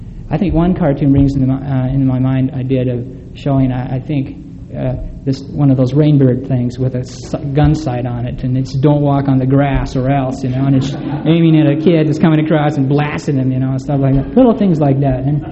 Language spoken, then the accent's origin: English; North Dakota, United States; I'm like I said, I'm from North Dakota. I went on a mission to New Zealand, and that was great.